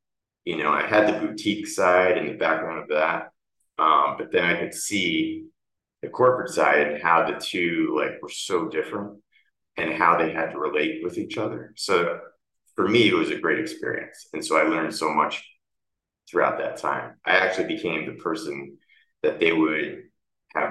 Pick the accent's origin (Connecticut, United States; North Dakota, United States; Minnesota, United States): Connecticut, United States; And then I then had to go back to where I grew up in Connecticut for family reasons.